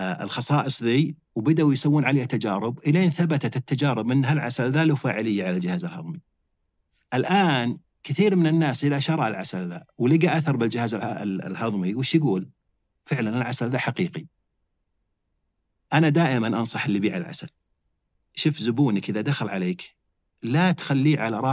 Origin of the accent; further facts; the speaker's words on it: Saudi Arabia; حنا بلد صحراوي، بعض الناس ينكر أصلاً عندنا أعسال. عندنا بالمملكة العربية السعودية أي شهر تجي تبي عسل ينتج الحين